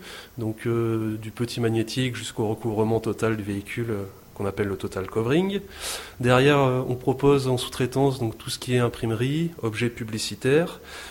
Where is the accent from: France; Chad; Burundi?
France; Auvergne-Rhône-Alpes; now in Manosque, France; À la base, on est originaire de l'Auvergne, je n'avais pas précisé.